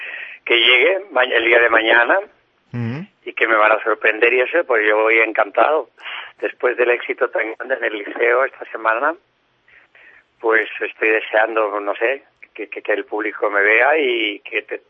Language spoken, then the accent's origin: Spanish; Andalusia, Spain; yo soy español, soy andaluz, pero mi segunda casa diríamos que está en América, por supuesto.